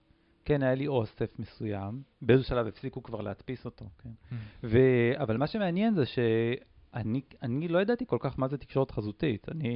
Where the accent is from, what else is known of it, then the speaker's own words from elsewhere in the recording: Ashdod, Southern District, Israel; לפני כמה שנים טובות, הגעתי מאשדוד. שם גדלתי.